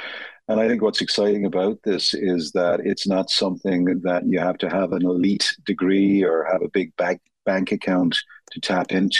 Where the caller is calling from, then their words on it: Dublin, Leinster, Ireland; So I'm calling in from Dublin, Ireland, and not too far away from my home place.